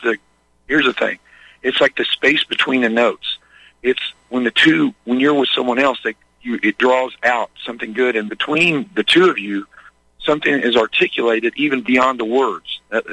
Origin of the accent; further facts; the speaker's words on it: Midwest, United States; I grew up in the Midwest, the belt buckle of the Bible Belt